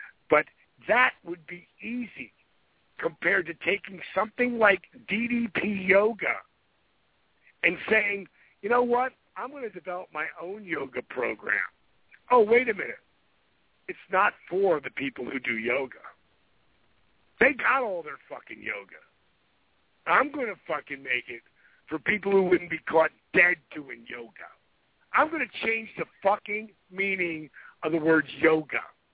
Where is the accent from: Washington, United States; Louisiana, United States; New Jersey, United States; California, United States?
New Jersey, United States; I'm going to end up in the WWF. I'm from Jersey.